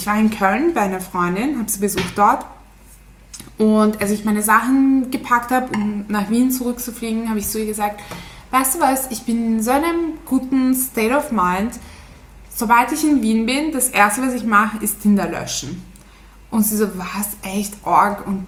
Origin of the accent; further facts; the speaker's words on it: Turkey; Leute, ich bin eine echte Türkin.